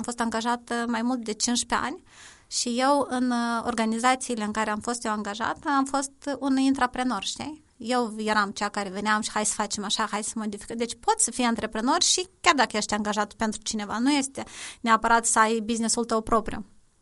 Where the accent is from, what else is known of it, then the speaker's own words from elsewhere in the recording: Moldova; noi ca și moldoveni gândim în termeni foarte mici. La noi până și lingura este linguriță